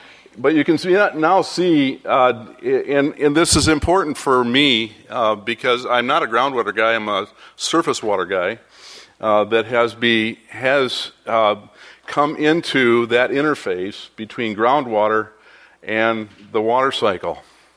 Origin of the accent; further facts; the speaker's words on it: Michigan, United States; I grew up in Michigan. I grew up on spring-fed lakes and eutrophying lakes as well